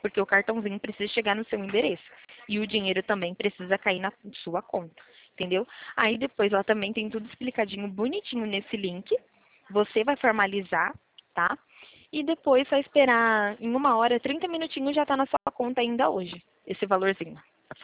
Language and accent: Portuguese; Limeira, São Paulo, Brazil; eu sou de Limeira aqui, né? De Limeira, no interior de São Paulo.